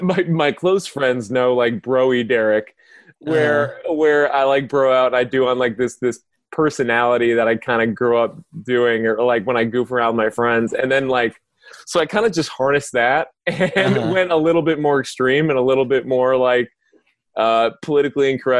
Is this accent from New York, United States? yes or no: no; West Covina, California, United States; Well, yeah, because I grew up in West Covina.